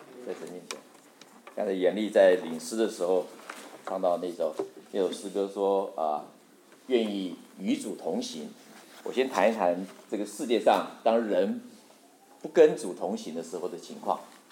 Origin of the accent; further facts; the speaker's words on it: Taiwan; 我是从台湾来的，那我父亲是国内安徽啊，我母亲是天津